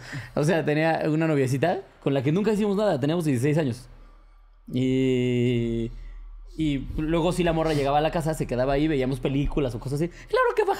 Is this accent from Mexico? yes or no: yes; Atlixco, Puebla, Mexico; Sucedió cuando yo tenía 17 años y vivía en casa con mi familia. Todo esto en mi pueblito, Atlixco, Puebla.